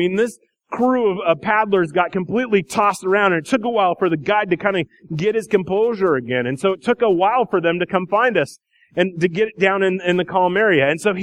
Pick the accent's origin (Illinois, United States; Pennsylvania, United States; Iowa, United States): Iowa, United States; there's cotton long underwear, the stuff that I grew up wearing in Iowa.